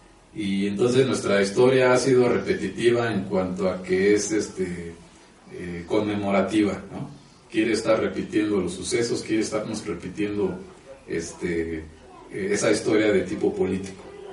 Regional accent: Mexico; ese tipo de legado que nosotros como mexicanos pues hemos recibido o que seguimos recibiendo

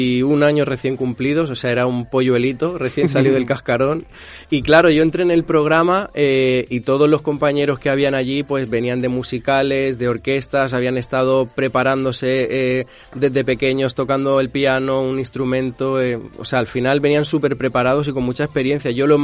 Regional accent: Sant Boi de Llobregat, Catalonia, Spain; yo me siento un samboyano de toda la vida y de corazón, siempre allá donde voy, nunca digo soy de Barcelona, digo soy de San Boi

